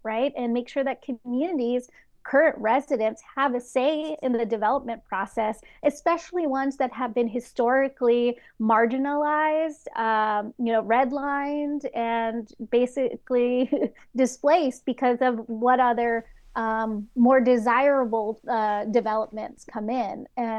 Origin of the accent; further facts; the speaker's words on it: Los Angeles, California, United States; I'm born and raised Highland Park, and I've seen what gentrification has done to my community